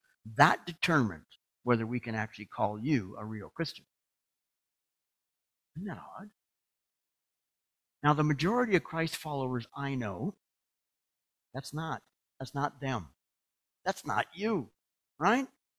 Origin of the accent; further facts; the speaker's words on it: Canada; when I said I was from Canada